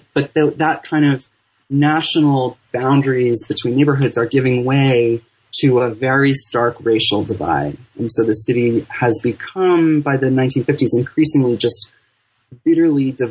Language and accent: English; Midwest, United States; I grew up in the Midwest, and I went to graduate school at the University of Chicago.